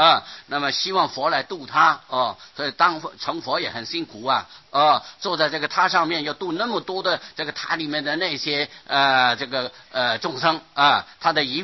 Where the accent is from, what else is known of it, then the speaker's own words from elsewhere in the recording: Pingtung County, Taiwan; 我们这个屏东乡下的要回去讲鬼哟